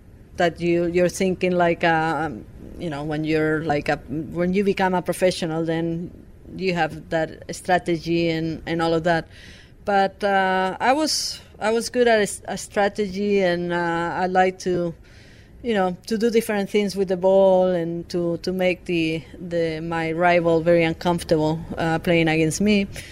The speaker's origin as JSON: {"language": "English", "region": "Aragon", "country": "Spain", "tie": "born or raised there", "said": "In my hometown, but like my area, which is called Aragon."}